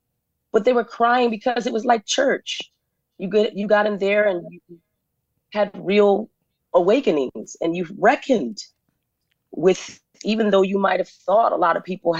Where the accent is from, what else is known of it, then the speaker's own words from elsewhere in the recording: Arizona, United States; born there; I was born in Arizona off Highway 66.